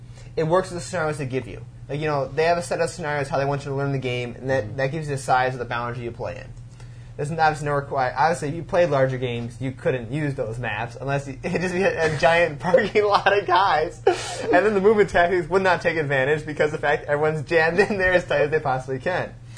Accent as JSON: {"language": "English", "region": "England", "country": "United Kingdom", "said": "I'm about as English as they come."}